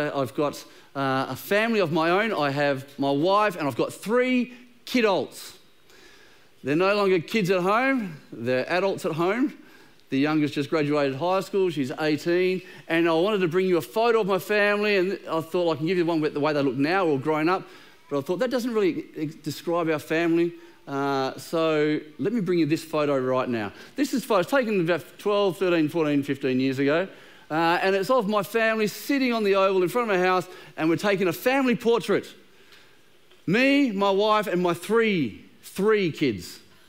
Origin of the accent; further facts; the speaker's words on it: Kelmscott, Western Australia, Australia; I grew up in Armidale in Kelmscott, and when I moved out of home for the first time, I rented a place just over here in Cannington